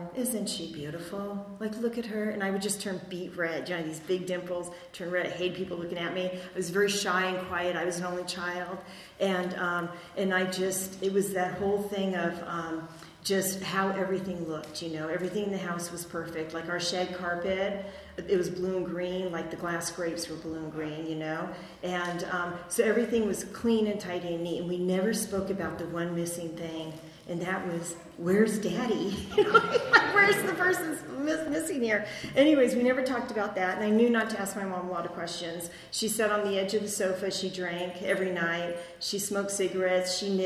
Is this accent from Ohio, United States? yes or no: no; Venice, California, United States; I grew up in Venice, just like a mile or two from the beach, and it was just my mom and I. We lived in a little duplex on Victorian Avenue